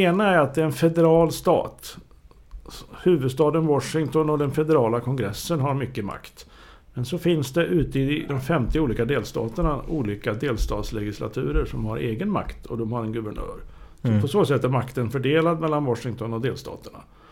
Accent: Sweden; jag är svensk trots allt.

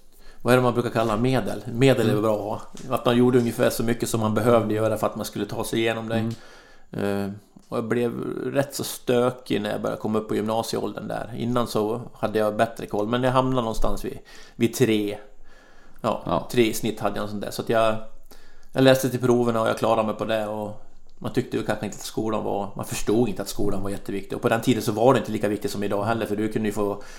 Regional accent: Borlänge, Dalarna County, Sweden; Sen så i och för sig växte jag upp vid en bandy, men det var jättekort. Bandy var ju jätteliten i Borlänge.

